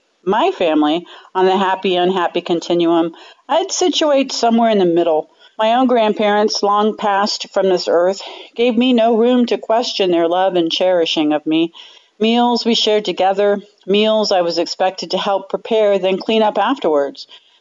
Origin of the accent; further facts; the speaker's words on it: Dodge City, Kansas, United States; from Dodge City, Kansas